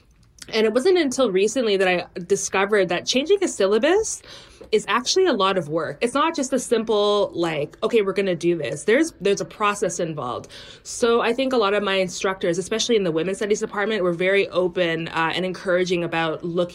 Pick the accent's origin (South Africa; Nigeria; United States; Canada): Canada; Toronto, Ontario; now in London, United Kingdom; especially because I come from a very multicultural city. I'm from Toronto.